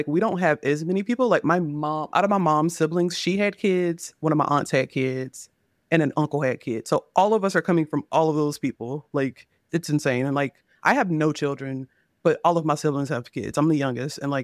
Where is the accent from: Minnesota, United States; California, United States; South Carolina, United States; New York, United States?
South Carolina, United States; now in Charlotte, United States; I moved from South Carolina to North Carolina, which is only up a state, but it's a lot different. And I'm in Charlotte, which is, like, now our major city. I'm from a small town of, like, 6,000 people